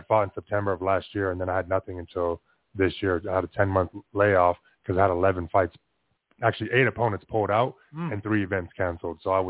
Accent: Phoenix, Arizona, United States; first language Spanish; English is a second language; now in Las Vegas, United States; Yeah, and then I obviously growing up in Phoenix, where it's like majority Mexican, Hispanic, that's all I spoke was Spanish. And then I moved to Vegas, and I just stopped speaking Spanish

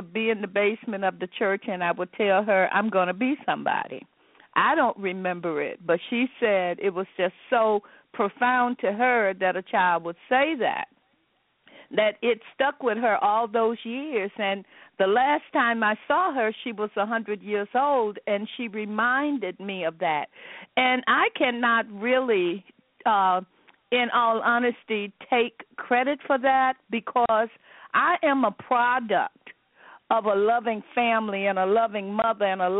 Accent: Monroe, Louisiana, United States; when I grew up in Monroe, Louisiana, Black people did not have a class issue, and by that I mean Black people of all different walks of life lived together in the same community.

